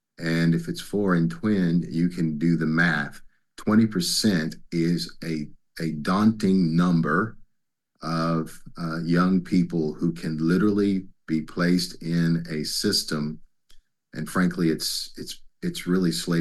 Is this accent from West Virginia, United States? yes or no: yes; West Virginia, United States; I served two congregations as senior pastor, one in Huntington, West Virginia, which was in my home state, and secondly in the nation's capital.